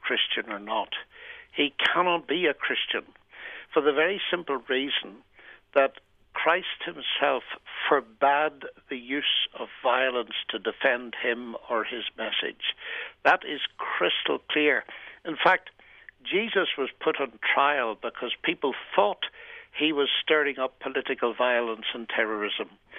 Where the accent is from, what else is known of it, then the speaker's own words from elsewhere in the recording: Northern Ireland, United Kingdom; I'm from Northern Ireland, and it has got quite a history of sectarian violence